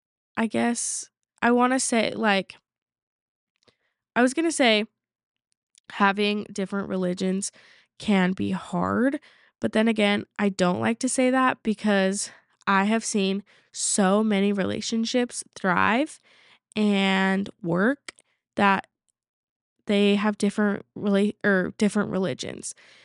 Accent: Utah, United States; because I'm from Utah, so I don't know how it is from someone else like coming to visit and visit a family.

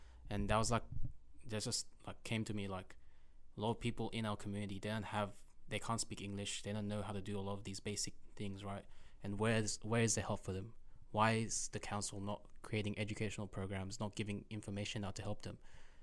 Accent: Punchbowl, New South Wales, Australia; growing up in Punchbowl, you see quite a lot. And but yeah, you know, our area, you know, it's a very diverse community.

